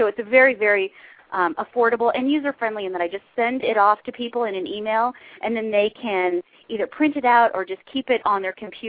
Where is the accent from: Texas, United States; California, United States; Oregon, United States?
California, United States; Huntington Beach; We were sort of more the OC. I grew up in Huntington Beach.